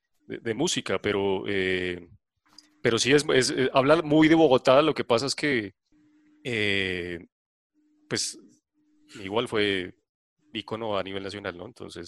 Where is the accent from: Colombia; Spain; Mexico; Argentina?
Mexico; yo que rescato mucho mi tierra y de donde nací, los mexicanos son mucho más arraigados a su historia indígena y antepasados